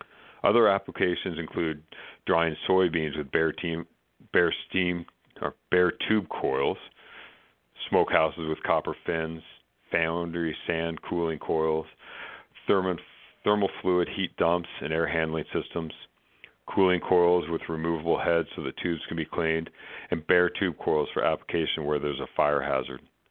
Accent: Minnesota, United States; we're from Minnesota, so you know we're nice people.

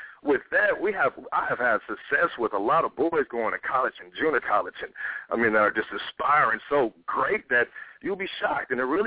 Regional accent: Oakland, California, United States; books about, I guess, growing up in Oakland and everything I've been through.

